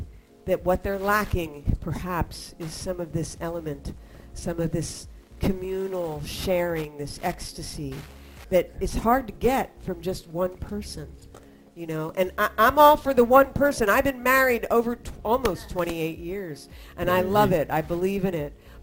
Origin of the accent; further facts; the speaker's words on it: Philadelphia, Pennsylvania, United States; Yeah, from my hometown, yeah. Which is not a very sexy place.